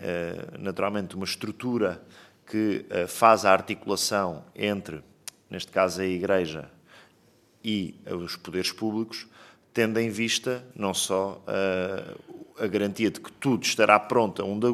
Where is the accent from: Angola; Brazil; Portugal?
Portugal; Enquanto país, enquanto portugueses